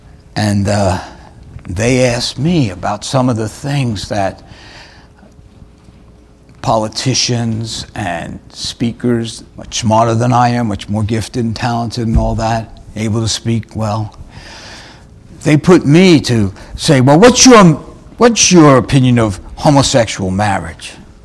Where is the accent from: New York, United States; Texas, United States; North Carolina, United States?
New York, United States; accent: New York; I know, my New York accent may get in the way of the horse